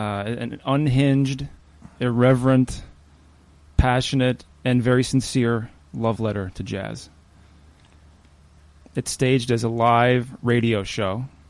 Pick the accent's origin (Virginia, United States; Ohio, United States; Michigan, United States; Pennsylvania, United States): Michigan, United States; East Lansing; also born or lived in New York City; now in Seattle, United States; I lived in New York City for 9 years, and I am from Michigan originally, and I live in Seattle now.